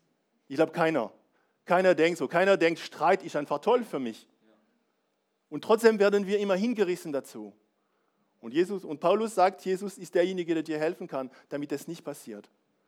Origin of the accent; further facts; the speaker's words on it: France; now in Germany; Also ich bin Franzose, ich lebe in Deutschland